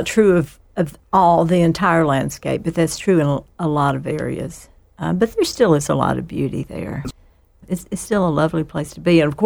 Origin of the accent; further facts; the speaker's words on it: West Virginia, United States; I grew up in West Virginia, in southern West Virginia, little county, Wyoming County, with no large towns in it. The nearest town of any size is Beckley, West Virginia.